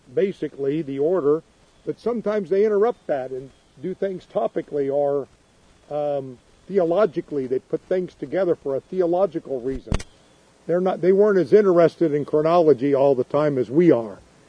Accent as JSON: {"language": "English", "town": "Chillicothe", "region": "Ohio", "country": "United States", "tie": "born or raised there", "said": "I grew up in Chillicothe, Ohio, and in the 50s, I was a little kid"}